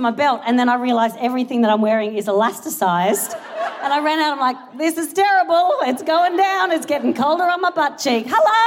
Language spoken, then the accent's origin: English; Australia; now in United Kingdom; this is not a local accent. I am Australian